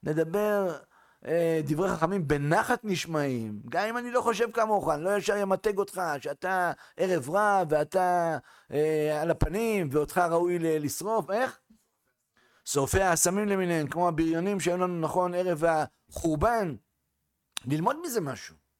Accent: Northern District, Israel; now in Jerusalem, Israel; אני באתי מהצפון לפני שנתיים, שם הכל בשנתי, הכל לאט

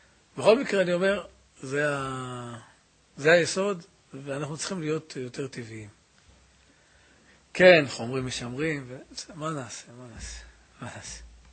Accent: Jerusalem, Jerusalem District, Israel; אנחנו ירושלמים לא מכירים את זה כמעט

